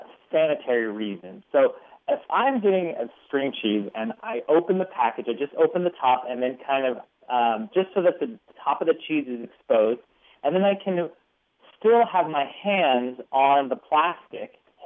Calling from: Berkeley, California, United States; I'm calling from Berkeley, California.

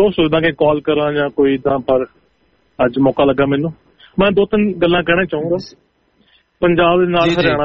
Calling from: Saskatchewan, Canada; ਤਾਂ ਮੈਂ ਕੈਨੇਡਾ ਤੋਂ ਸਸਕੈਚੁਨ ਤੋਂ ਬੋਲਦਾ ਪਿਆ।

